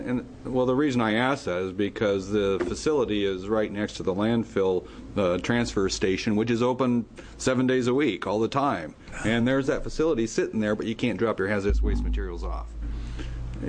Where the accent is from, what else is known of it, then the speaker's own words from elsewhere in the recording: Oregon, United States; I'm from Lane County, and they have a program there that is open twice a week